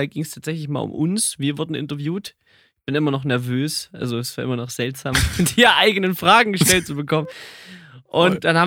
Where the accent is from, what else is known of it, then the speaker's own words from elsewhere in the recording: Saxony, Germany; born there; wie ihr wisst, bin ich gebürtiger Sachse. Und schon mal jetzt, dass ich jetzt wieder auf Hochdeutsch bin